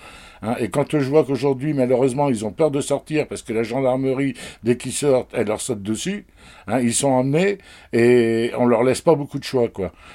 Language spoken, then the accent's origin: French; France; Moi, j'ai toujours dit, je suis français, et parfois, j'ai un peu honte d'être français